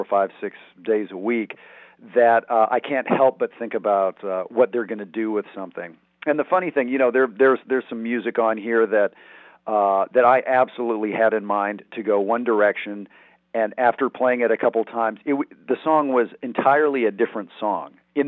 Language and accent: English; Edmonton, Alberta, Canada; I'm from Edmonton, Alberta, pretty good sized city of about 1 million.